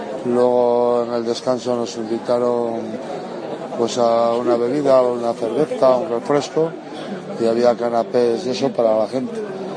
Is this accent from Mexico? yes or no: no; León, Castile and León, Spain; ya se sabe cómo somos los de León en el tema de la visita a los bares de hostelería